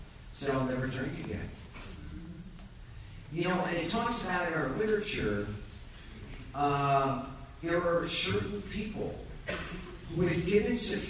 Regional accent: Staten Island, New York, United States; I'm Irish Catholic from Staten Island

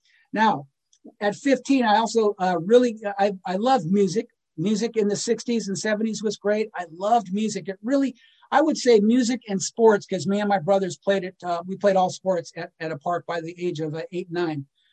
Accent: Los Angeles, California, United States; We grew up in Baldwin Hills, and we'd have to go find him.

